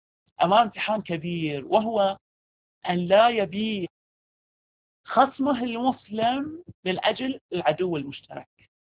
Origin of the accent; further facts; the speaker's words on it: Qatif, Eastern Province, Saudi Arabia; عندنا في القطيف يميزون بين التيار الشيرازي في الحجاز والتيار الشيرازي في العراق